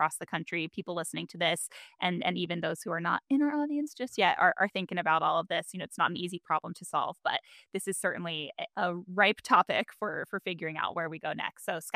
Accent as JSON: {"language": "English", "region": "Florida", "country": "United States", "tie": "born or raised there", "said": "And I appreciate you invoking Florida too. It's my home state."}